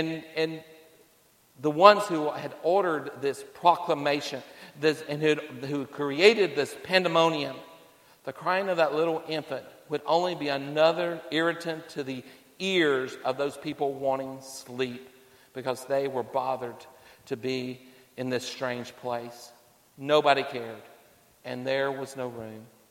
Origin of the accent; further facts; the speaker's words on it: Gardner, Massachusetts, United States; born there; I was born in Gardner, Massachusetts in 1964. I've never been back to that place